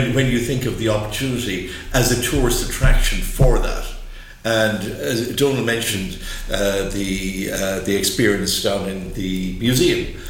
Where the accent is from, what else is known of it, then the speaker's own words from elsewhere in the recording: Limerick, Munster, Ireland; I mean, I grew up in Limerick, and we would constantly go down to West Clare